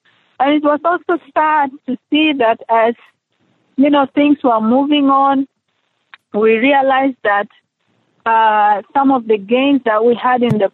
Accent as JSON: {"language": "English", "region": "Khartoum", "country": "Sudan", "tie": "born or raised there", "said": "I think as many other South Sudanese, we were born and we grew up in conflict. And I grew up in Khartoum where I face discrimination because I'm coming from the South and because I'm a Christian"}